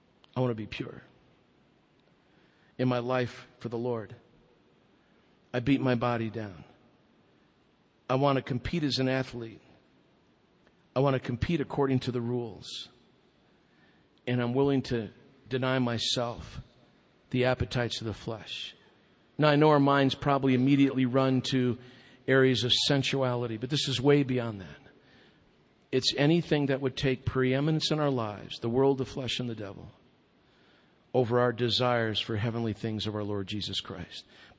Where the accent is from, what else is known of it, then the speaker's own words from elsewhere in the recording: Wheaton, Illinois, United States; You know, I grew up in Wheaton, Illinois, as I love to call it, the holy city, the Vatican II.